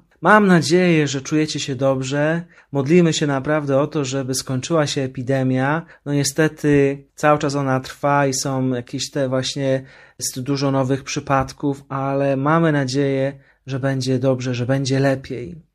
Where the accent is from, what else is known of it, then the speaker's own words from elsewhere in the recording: Węglewice, Łódź Voivodeship, Poland; ja swoje dzieciństwo spędziłem w Węglewicach. To jest taka piękna miejscowość koło Wieruszowa. Tam mieszkałem, no jako dziecko, do pierwszej komunii świętej.